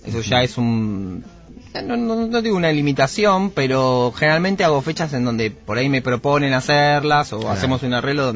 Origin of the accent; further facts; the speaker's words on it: Buenos Aires, Argentina; decimos que somos de Devoto también porque es un punto donde la mayoría de las personas pueden ubicar más fácil que Sáenz Peña